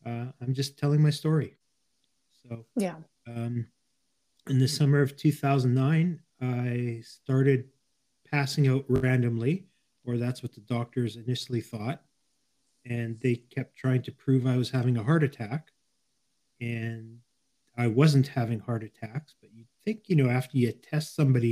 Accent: Winnipeg, Manitoba, Canada; now in Toronto, Canada; I grew up in a prairie city called Winnipeg in the province of Manitoba in Canada. And I am currently in Toronto, the center of the universe, according to some people.

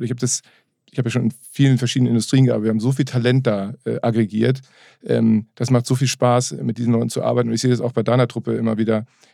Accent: Hamburg, Germany; Also das war ja sozusagen die als Hamburger die Quelle, die Urquelle allen Wissens

